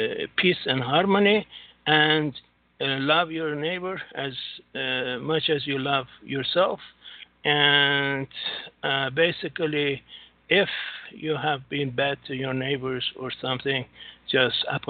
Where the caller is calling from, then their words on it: Singapore; from Singapore right now.